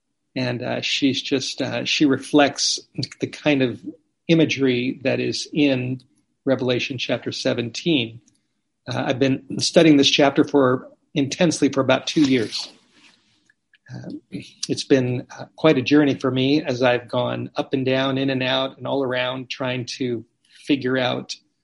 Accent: Los Angeles, California, United States; My background is California. This has been, I guess, kind of bittersweet to be back here. I grew up in California, grew up in Los Angeles, grew up in the Hollywood Hills, didn't grow up an Adventist.

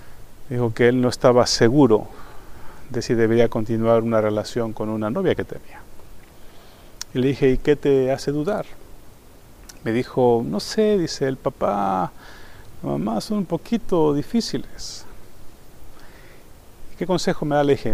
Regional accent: Mexico; yo soy mexicano

